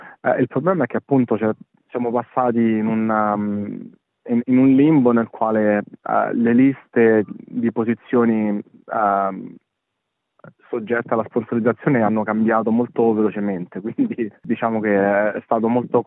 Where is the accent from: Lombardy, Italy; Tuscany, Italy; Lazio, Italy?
Lazio, Italy; Aprilia; Noi veniamo da Aprilia, che va al sud di Roma, una mezz'oretta di macchina al sud di Roma.